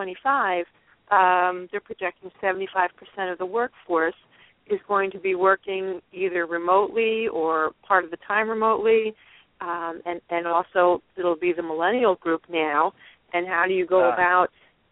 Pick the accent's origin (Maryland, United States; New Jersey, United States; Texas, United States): New Jersey, United States; Hi, good evening. … from New Jersey.